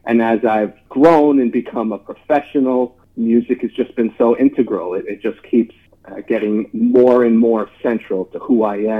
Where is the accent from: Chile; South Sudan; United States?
United States; New York; I'm from New York, you know.